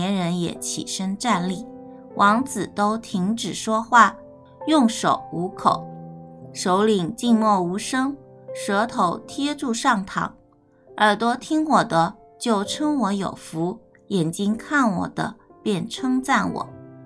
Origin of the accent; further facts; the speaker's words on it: China; 就像我们中国人常说的寿终正寝